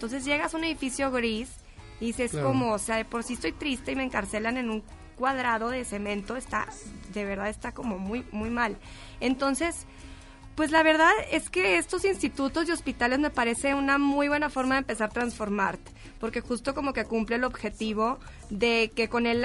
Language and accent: Spanish; Monterrey, Nuevo León, Mexico; now in Mexico City, Mexico; No, yo soy de Monterrey, pero vivo en la Ciudad de México.